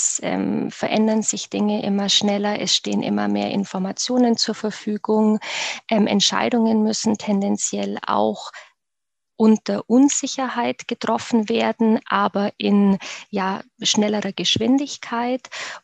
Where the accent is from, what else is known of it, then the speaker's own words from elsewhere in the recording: Augsburg, Bavaria, Germany; ich bin ursprünglich aus Augsburg, dort geboren und auch aufgewachsen